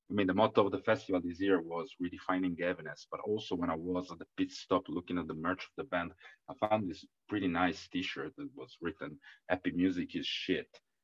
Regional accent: Turin, Piedmont, Italy; English is a second language; I come from Torino, and Torino is also a working class reality, not this big town, but not that little. And it's surrounded by forests and woods and stuff.

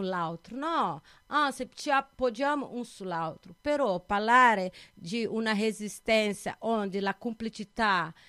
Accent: Brazil; Italian is a second language; now in Italy; non è che io provengo di Brasile e sono venuto qua

